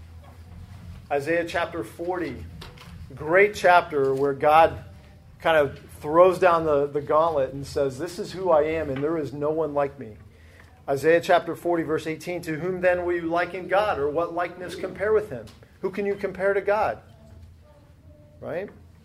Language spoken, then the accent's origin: English; Ohio, United States; now in California, United States; I grew up in Ohio, and before we moved to California